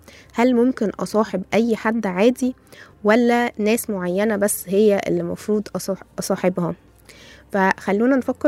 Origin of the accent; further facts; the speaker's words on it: Egypt; حابة أستغل حبنا للأكل كمصريين وقد إيه إحنا بنحبه